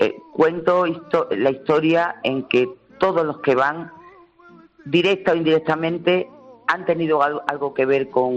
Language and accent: Spanish; Fuente de Cantos, Extremadura, Spain; ahora que yo estoy aquí en mi pueblo, en Fuente de Canto, que hay muy buen jamón